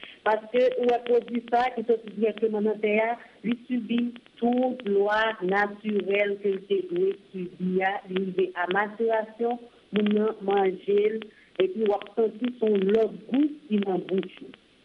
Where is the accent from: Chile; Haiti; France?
Haiti; Et pour nous-mêmes, Haïtiens, nous venons ça de la Cognala, pour encourager l'économie locale, nous sommes vraiment obligés de manger naturel. Dès que nous sommes en Haïti